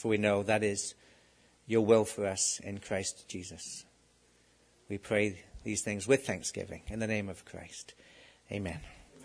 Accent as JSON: {"language": "English", "town": "Plymouth", "region": "South West England", "country": "United Kingdom", "tie": "born or raised there", "said": "my hometown in Plymouth, England. That's where I was born and raised."}